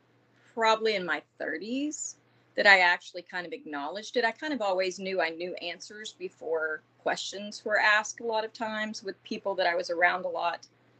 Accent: Southern US, United States; I'm from the South, so we would go like outside of cemeteries.

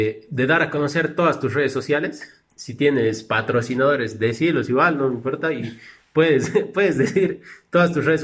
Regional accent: Tarija, Bolivia; A nosotros, a los tarijeños, nos dicen siempre que somos los lentos de Bolivia y demás

